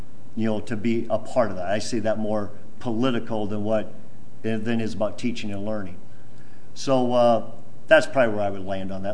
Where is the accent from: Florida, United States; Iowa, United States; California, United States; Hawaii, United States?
Iowa, United States; Sheldon; when I was a high school principal up in Sheldon, Iowa, my hometown